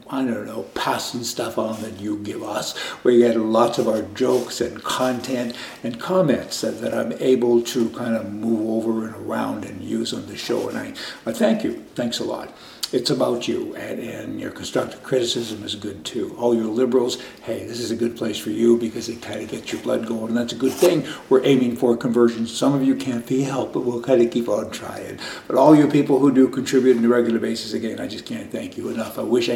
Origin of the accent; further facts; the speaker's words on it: Canada; and I am Canadian, so it ain't that easy sometimes.